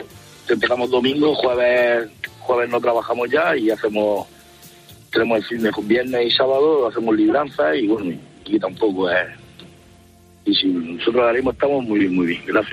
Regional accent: Region of Murcia, Spain; Yo soy murciano, pero bueno, yo he corrido a España en mi obra

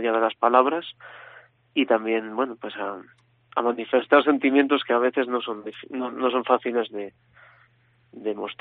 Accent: Valladolid, Castile and León, Spain; Pues yo soy de Valladolid, natural de allí

